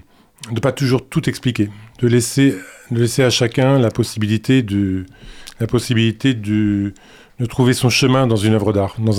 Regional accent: Angers, Pays de la Loire, France; Moi, je suis d'Angers. Ma première rencontre avec l'art, c'était les affiches.

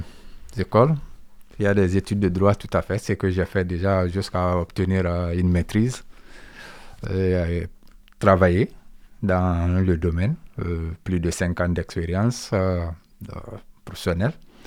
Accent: Conakry, Guinea; now in France; je suis guinéen. Je suis arrivé en France dans le cadre de mes études de droit

